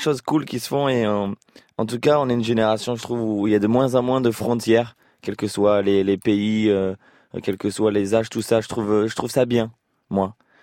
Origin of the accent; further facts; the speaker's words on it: Toulouse, Occitanie, France; Ou alors, il faut absolument qu'on cache qu'on vient de Toulouse.